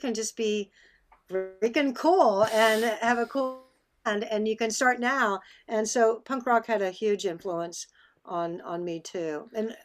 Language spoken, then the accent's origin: English; Austin, Texas, United States; one of the things I love about growing up in Austin